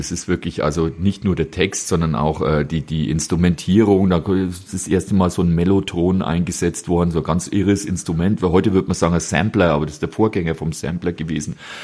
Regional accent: Selb, Bavaria, Germany; So, und für alle, die eben nicht aus Selb kommen und nicht aus dem Egerländer Kulturraum kommen.

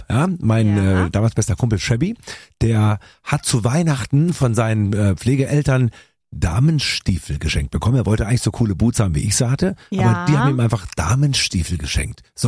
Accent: Tübingen, Baden-Württemberg, Germany; Ja, kommt natürlich aus meiner Heimatstadt Tübingen.

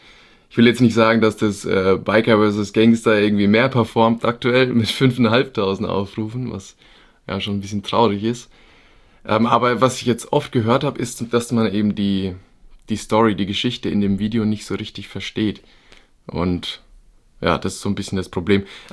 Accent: Bavaria, Germany; Ja, ich bin, wie du schon gesagt hast … ich komme ja aus der Gegend irgendwo zwischen Würzburg und Aschaffenburg.

